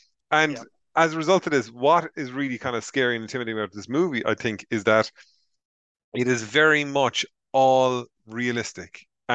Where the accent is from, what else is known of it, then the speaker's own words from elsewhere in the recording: Ireland; But see, as Irish people, we're intentionally going to go, no, we're not going to be scared by this nonsense.